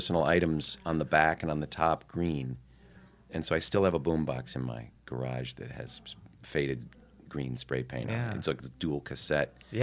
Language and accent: English; Midwest, United States; I was from the Midwest, though.